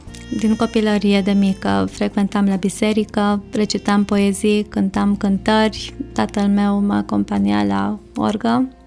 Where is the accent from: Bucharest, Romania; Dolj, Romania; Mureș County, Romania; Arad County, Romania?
Arad County, Romania; Adea; Din județul Arad, din localitatea Adea și dintr-o biserică baptistă. Făceam parte în copilărie.